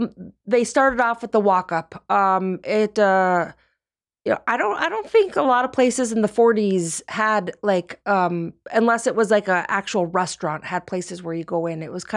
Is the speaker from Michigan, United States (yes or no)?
yes; Michigan, United States; A Youper. I'm from Upper Michigan.